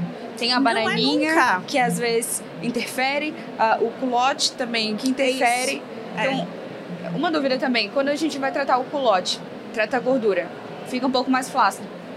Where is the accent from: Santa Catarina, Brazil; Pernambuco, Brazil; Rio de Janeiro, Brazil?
Santa Catarina, Brazil; Florianópolis; É que eu sou de Floripa, tá?